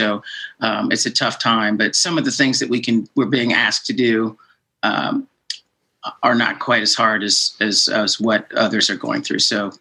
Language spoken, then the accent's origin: English; England, United Kingdom; born there; So my mother was British, and I was born in England